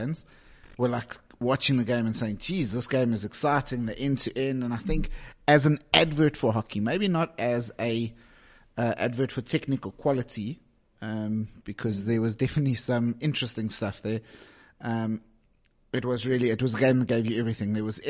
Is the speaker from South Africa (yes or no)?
yes; South Africa; as a South African, it finished in our favor